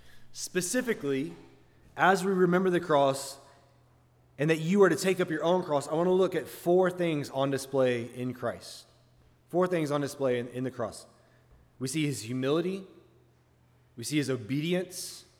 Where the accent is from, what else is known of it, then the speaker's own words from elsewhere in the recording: Alabama, United States; Now, when I was growing up in Alabama, in the summertime, snakes would cross the road.